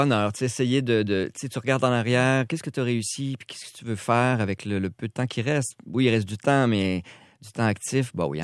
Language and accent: French; Montreal, Quebec, Canada; also born or lived in Mexico; Je suis né en Mexique, sauf que j'ai grandi à Montréal-Nord toute ma jeunesse